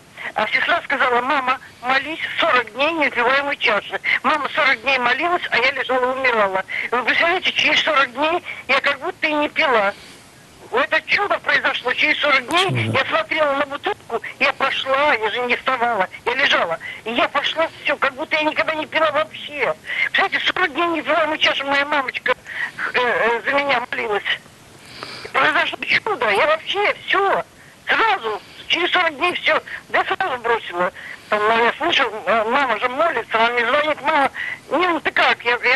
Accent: Saint Petersburg, Russia; Я из Санкт-Петербурга.

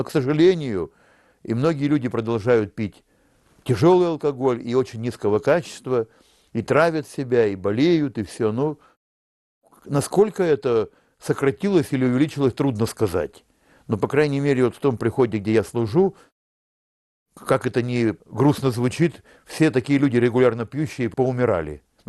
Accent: Ural, Russia; на Урале, откуда я родом

